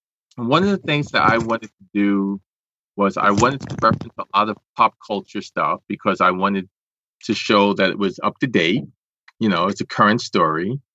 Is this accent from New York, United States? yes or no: yes; New York City, New York, United States; growing up in Washington Heights, being one of the youngest and smallest kids in my class